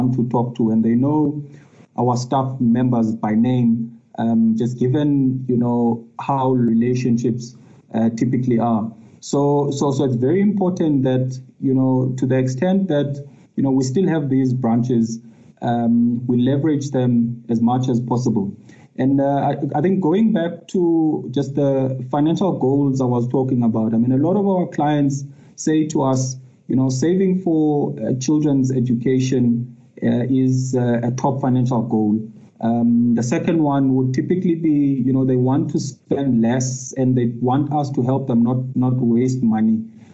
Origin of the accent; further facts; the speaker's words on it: Matatiele, Eastern Cape, South Africa; I just think back to where I grew up in Montfrey and Matatiel